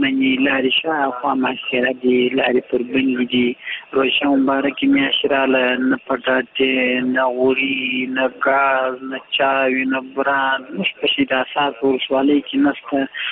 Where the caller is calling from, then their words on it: Uruzgan, Afghanistan; روزګان ولایت شیراسه ټول شالې چې خبرې کوم